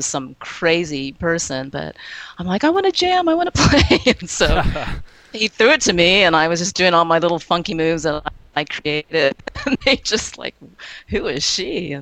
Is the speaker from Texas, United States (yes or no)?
yes; El Paso, Texas, United States; I'm from El Paso, Texas, and you know, there's really nothing there as far as Frisbee, I thought.